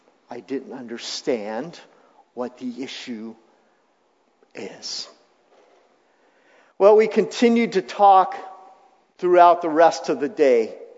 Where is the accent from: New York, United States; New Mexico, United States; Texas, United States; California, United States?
California, United States; I grew up in Southern California, one of the most integrated areas, I think, around. I went to an integrated high school.